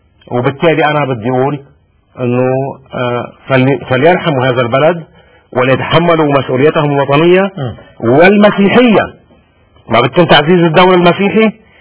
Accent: Lebanon; خدمة لكم كمسيحيين وخدمة لنا كلبنانيين.

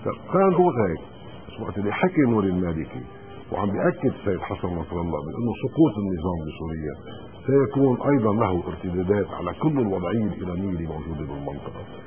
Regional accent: Lebanon; وعلينا كلبنانيين رهائن ان نحن نتحمل مسؤولية

